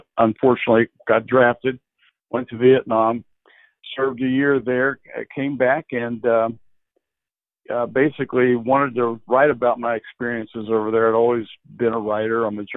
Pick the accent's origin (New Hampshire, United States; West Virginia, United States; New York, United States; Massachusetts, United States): West Virginia, United States; I mean, I changed the name of my hometown, the Augie's hometown, but it is set in the early parts of it are set in West Virginia.